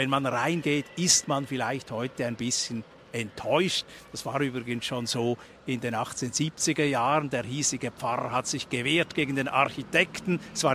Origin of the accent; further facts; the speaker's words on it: Switzerland; Und wir dürfen sagen, als Schweizer, auch für uns Schweizer, spielt dieser Dom emotional eine gewisse Rolle